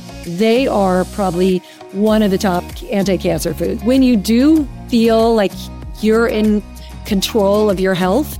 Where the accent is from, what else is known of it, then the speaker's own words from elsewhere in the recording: Arizona, United States; moved away as an adult; also born or lived in New York; now in Los Angeles, United States; I grew up in Arizona, moved to New York and, you know, worked the fast pace in the advertising business, sick all the time in New York with the weather and the stress and all that.